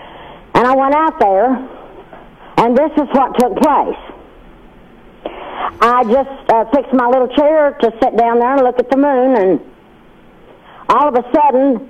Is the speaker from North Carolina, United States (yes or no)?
yes; Fayetteville, North Carolina, United States; I'm from Fayetteville, North Carolina.